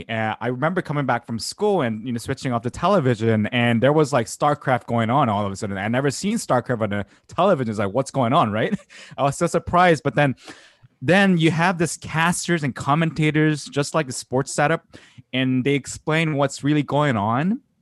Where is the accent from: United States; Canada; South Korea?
South Korea; But if you look back in the 90s, where I grew up in South Korea